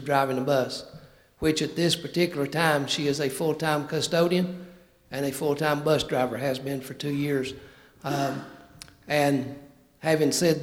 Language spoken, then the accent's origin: English; United States; I am from Mitchell County, and I've lived in several different parts of it my entire life.